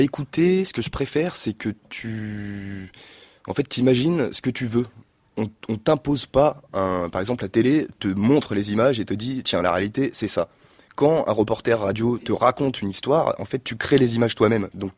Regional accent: Grenoble, Auvergne-Rhône-Alpes, France; moi j'ai fait sciences politiques à Grenoble, parce que je suis grenoblois, puis un master de journalisme à Paris, donc 2 ans.

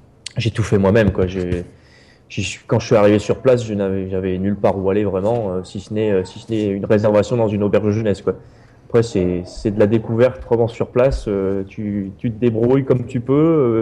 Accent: Nouvelle-Aquitaine, France; Je viens du Pays Basque.

